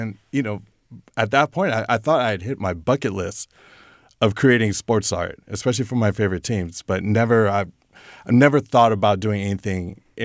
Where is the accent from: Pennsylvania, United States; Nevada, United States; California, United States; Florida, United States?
California, United States; San Francisco; First off, I am a Bay Area born and raised. I am a freelance illustrator and graphic designer. I grew up in San Francisco.